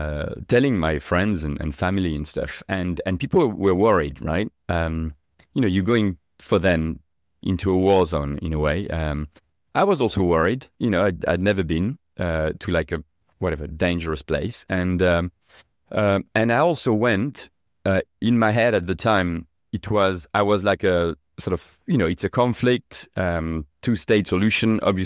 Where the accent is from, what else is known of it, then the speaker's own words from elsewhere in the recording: France; moved away as an adult; now in London, United Kingdom; Yeah, I grew up in France.